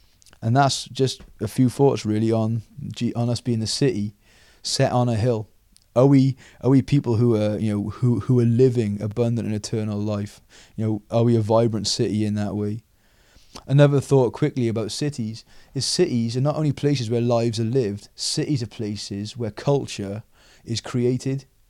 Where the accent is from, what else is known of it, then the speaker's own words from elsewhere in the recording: Cardiff, Wales, United Kingdom; We've come back here from Cardiff, and we're weird up here in Trevethan, not just because we're Jesus freaks, but we're weird because we're just not from around here. We're from Cardiff